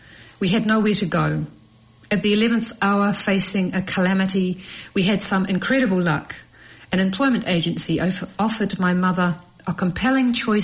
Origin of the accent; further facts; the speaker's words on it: Highgate, London, United Kingdom; I grew up in Menuhin's house in Highgate, London, where my mother would take me every day to play while she worked.